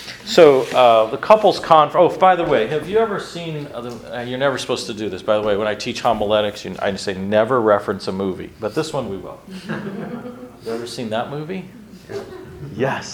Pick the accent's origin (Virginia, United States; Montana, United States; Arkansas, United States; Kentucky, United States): Arkansas, United States; now in Kansas City, United States; So we are from Arkansas.